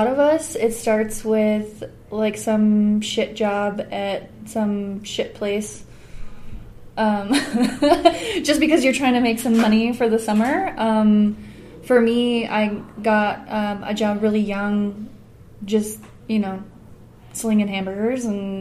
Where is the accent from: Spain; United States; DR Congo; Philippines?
United States; Arizona; moved away as an adult; now in Colorado, United States; Originally, I'm from Arizona. I moved to Colorado a couple of years ago.